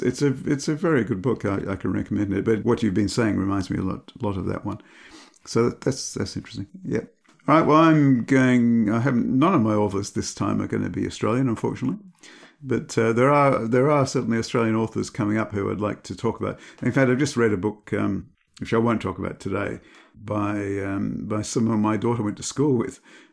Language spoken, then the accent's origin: English; Yorkshire and the Humber, United Kingdom; born there; I'm a Yorkshire man. I was born in Yorkshire.